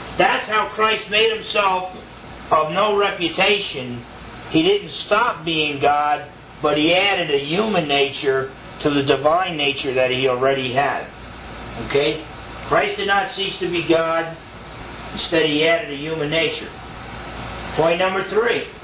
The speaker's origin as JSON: {"language": "English", "region": "New Jersey", "country": "United States", "said": "he said, where are you from? I said, New Jersey. He said, you sound like you're from New Jersey."}